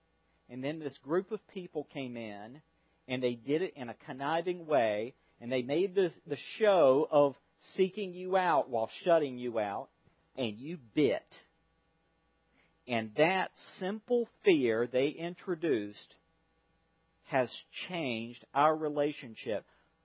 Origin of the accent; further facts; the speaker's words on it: the South, United States; accent: Southern; Now, I have a southern accent. It's one of my great prides. I love my southern accent.